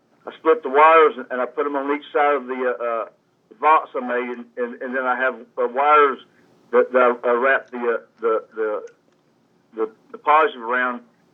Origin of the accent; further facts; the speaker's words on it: Sugar Hill, United States; it was great growing up in Sugar Hill